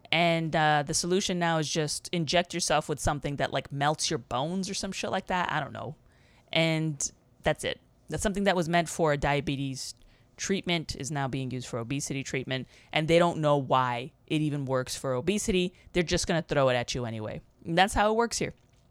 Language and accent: English; United States; We're American. We're dumb.